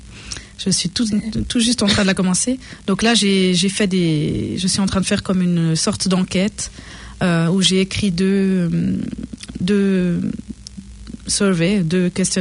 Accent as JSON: {"language": "French", "region": "Neuchâtel", "country": "Switzerland", "said": "j'ai 34 ans et je viens de Suisse, donc Neuchâtel."}